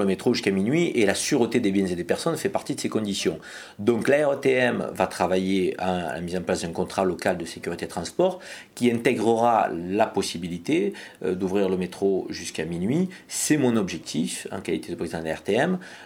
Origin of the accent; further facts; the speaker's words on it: Marseille, Provence-Alpes-Côte d'Azur, France; je suis marseillais